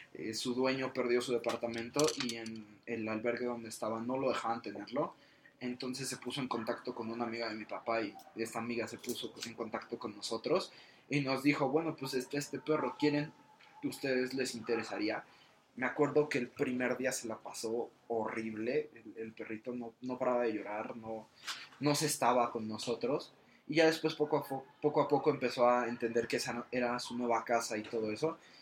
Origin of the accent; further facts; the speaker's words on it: Mexico; creo que es muy padre como mexicanos, como sociedad, lo que realizamos todos